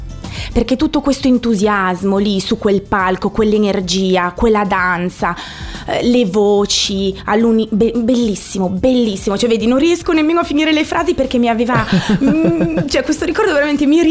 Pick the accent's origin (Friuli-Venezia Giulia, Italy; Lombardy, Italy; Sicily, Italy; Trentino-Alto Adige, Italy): Lombardy, Italy; Milan; born there; io sono nata a Milano il 29 ottobre del 1985.